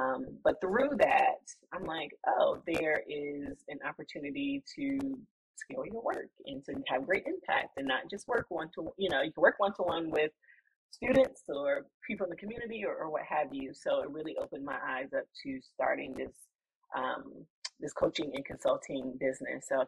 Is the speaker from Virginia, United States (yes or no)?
yes; Virginia, United States; now in Raleigh, United States; So right now, I mentioned before, I'm from Virginia, but currently based in Raleigh, North Carolina, and I've been here about 4 years.